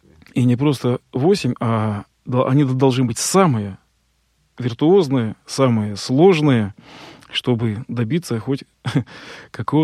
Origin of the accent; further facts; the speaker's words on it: Kostroma, Kostroma Oblast, Russia; Я из Костромы, там у нас вокруг леса.